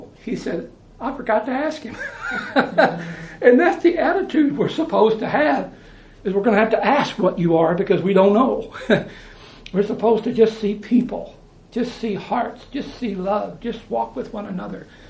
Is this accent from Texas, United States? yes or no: no; St. James, Missouri, United States; By saying I'm from St. James, I am from St. James.